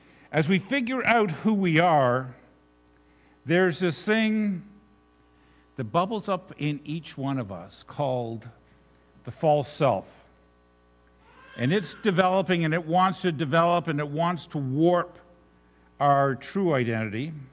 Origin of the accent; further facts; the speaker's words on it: Ontario, Canada; I grew up in near the Trans-Canada Highway, a short drive between Armprior and Renfrew.